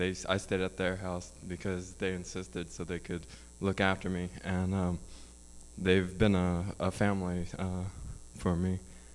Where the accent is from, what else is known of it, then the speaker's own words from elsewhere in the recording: Houston, Texas, United States; My first year here, I'm from Houston, Texas, and I moved over here.